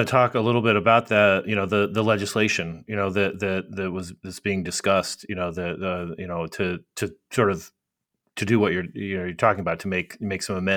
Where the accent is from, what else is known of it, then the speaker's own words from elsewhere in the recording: Arizona, United States; I was telling Michael that I'm from Arizona and I grew up on a cattle ranch, and I even taught in Four Corners area at a Rock Point Community School